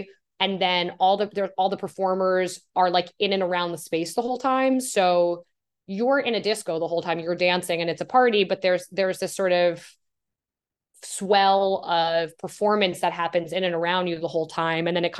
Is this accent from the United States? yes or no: yes; New York, United States; I'm from New York. My family lives in New York. I was going back and forth between New York and London a lot.